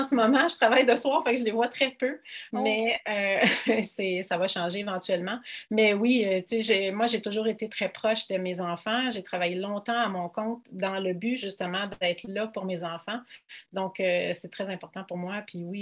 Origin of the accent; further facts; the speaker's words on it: Longueuil, Quebec, Canada; also born or lived in Brossard; Je suis une petite fille de Longueuil, j'ai grandi à Longueuil, j'ai vécu presque toute ma vie à Longueuil, sauf que quelques années à Brossard, là, j'ai eu une petite rechute, puis après ça, je suis revenue à Longueuil.